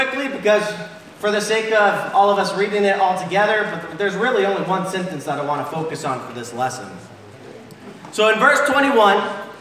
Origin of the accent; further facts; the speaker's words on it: San Diego, California, United States; now in Manhattan, United States; No, we are from San Diego, but we're part of Manhattan now. We've been here 8 months.